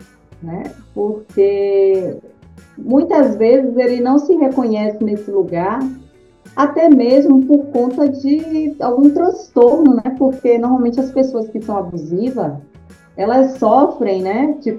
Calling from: Camaçari, Bahia, Brazil; Eu falo aqui de Abrantes, Bahia, que é Camaçari, na realidade, a cidade, né? O bairro é o Abrantes. Camaçari, Bahia.

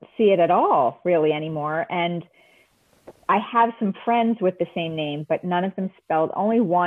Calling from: Key West, Florida, United States; I am calling in from Key West, Florida.

